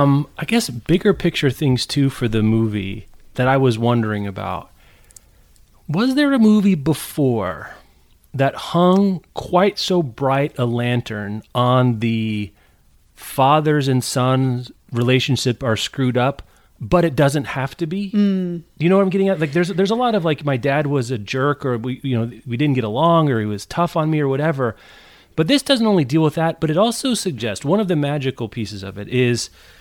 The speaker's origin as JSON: {"language": "English", "region": "Midwest", "country": "United States", "said": "Rebecca, we're from the Midwest. What do you think?"}